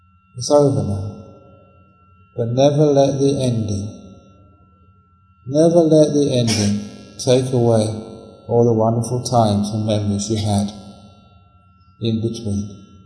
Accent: London, United Kingdom; The young man growing up in London, I loved music.

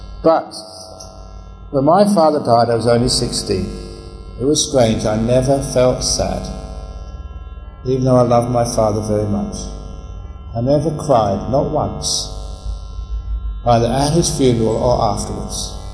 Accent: London, United Kingdom; The young man growing up in London, I loved music.

